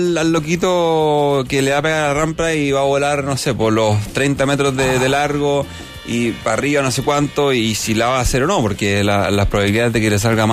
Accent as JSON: {"language": "Spanish", "country": "Chile", "said": "Siempre, pero si somos chilenos, con un poquito una colita al pueblo."}